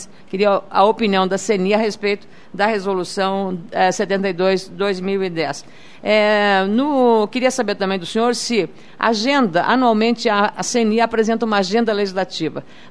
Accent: Rio Grande do Sul, Brazil; Eu falo porque sou do Rio Grande do Sul e lá houve muitas indústrias

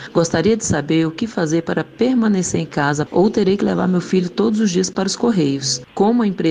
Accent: Brasília, Federal District, Brazil; sou de Brasília, Distrito Federal.

